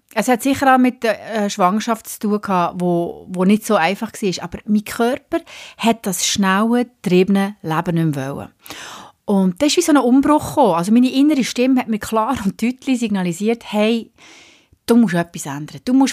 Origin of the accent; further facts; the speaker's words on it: Solothurn, Switzerland; accent: Solothurn German; also born or lived in Zürich; now in Bern, Switzerland; Also ursprünglich komme ich nicht aus Bern, sondern aus Solothurn. So das … Solothurn-Deutsch drückt da immer wieder durch. Wie gesagt, ich bin aus Solothurn eigentlich, habe aber sicher gute 20 Jahre in Zürich gelebt.